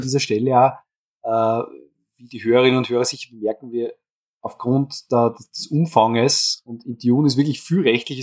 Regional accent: Austria; Bei uns in Österreich

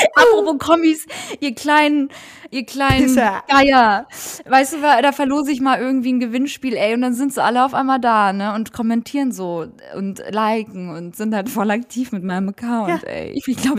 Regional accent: Albania; now in Germany; Ich bin Albanerin, also Ausländerin.

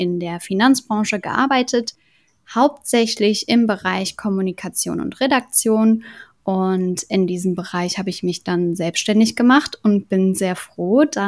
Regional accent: Cologne, North Rhine-Westphalia, Germany; Ich komme ja aus Köln

